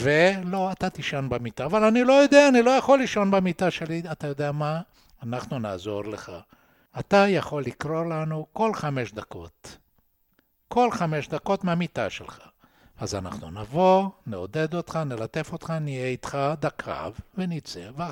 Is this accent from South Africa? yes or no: no; São Paulo, Brazil; שנסענו סטריט קאר חשמלית בסן פאולו, אני גדלתי בסן פאולו